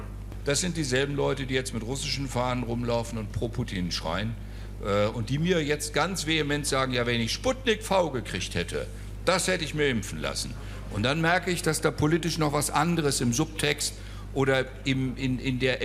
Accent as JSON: {"language": "German", "region": "West Germany", "country": "Germany", "said": "meine Lebenserfahrung als Westdeutscher ist"}